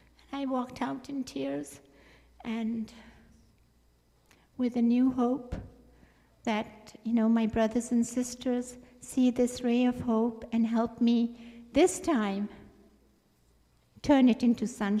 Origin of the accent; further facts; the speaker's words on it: Pakistan; coming from Pakistan is not easy.